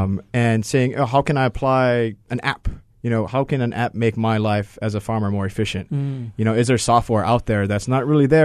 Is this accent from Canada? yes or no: no; Hawaii, United States; So I'm originally from Maui